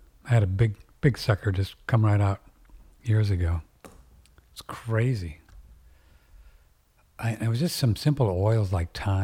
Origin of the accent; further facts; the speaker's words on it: Canada; now in Japan; I'm a Canadian living in Japan.